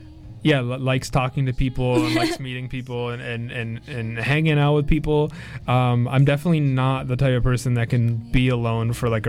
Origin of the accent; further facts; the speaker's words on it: North Vancouver, British Columbia, Canada; I grew up in North Vancouver, which is, like, a very, like, Iranian, Persian, like, centric area, or at least the area that I grew up in was, around, like, Central Lonsdale.